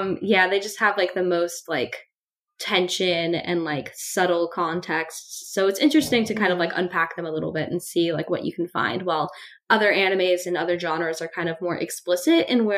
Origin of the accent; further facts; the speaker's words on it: San Diego, California, United States; I'm from California, born and raised. I'm actually from like Southern California. I'm from San Diego.